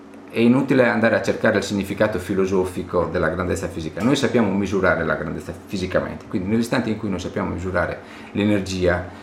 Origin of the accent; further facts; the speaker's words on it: Rome, Lazio, Italy; ma sono romano